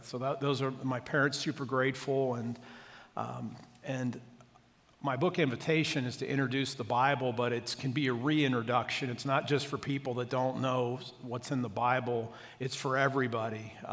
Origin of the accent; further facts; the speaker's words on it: Akron, Ohio, United States; I grew up in the Methodist Church. I've been going to, went to Hope United Methodist Church in Akron, Ohio from the age of five.